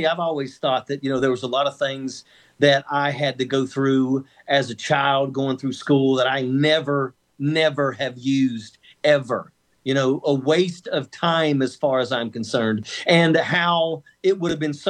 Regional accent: West Virginia, United States; I grew up in West Virginia.

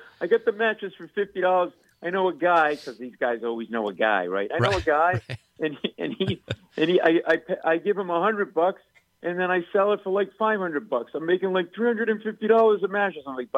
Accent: Providence, Rhode Island, United States; Yes, I grew up in Providence, Rhode Island. Big Italian family.

